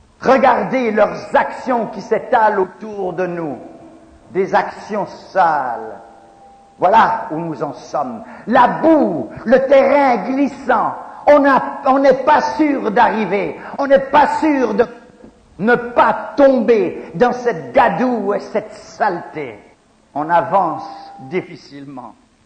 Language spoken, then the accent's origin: French; Gabon; J'ai grandi au Gabon et lorsqu'il y a la saison des pluies, le terrain est une terre argileuse comme du savon mouillé.